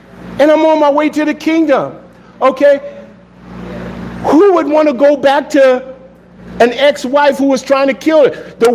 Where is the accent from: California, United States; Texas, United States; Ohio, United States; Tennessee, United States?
California, United States; Los Angeles; I grew up in South Central LA. I got robbed by knife point when I was in the 7th grade.